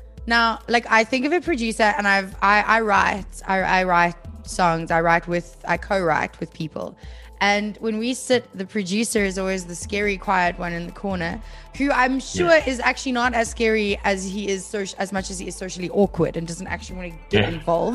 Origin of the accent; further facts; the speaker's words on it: Vosloorus, Gauteng, South Africa; also born or lived in Brakpan; growing up on the East Rand, I've grown up between Vosloorus and Brakpan suburbs and not suburbs.